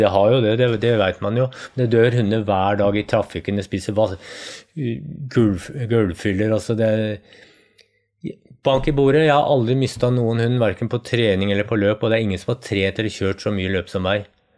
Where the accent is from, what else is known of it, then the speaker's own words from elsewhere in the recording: Østmarka, Oslo, Norway; Når jeg vokste opp, så var jeg på skauen hver eneste helg. Jeg vokste opp nede I Østmarka, vi dro på skauen hver helg.